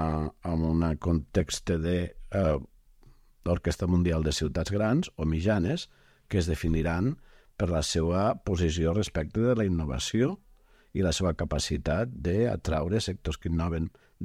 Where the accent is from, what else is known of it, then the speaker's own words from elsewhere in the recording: Catalonia, Spain; però soc català, però vull dir, jo no soc de Barcelona